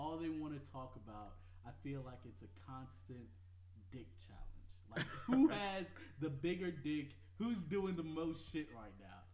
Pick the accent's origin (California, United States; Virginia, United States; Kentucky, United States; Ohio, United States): Virginia, United States; Richmond; Oh, I'm from Richmond.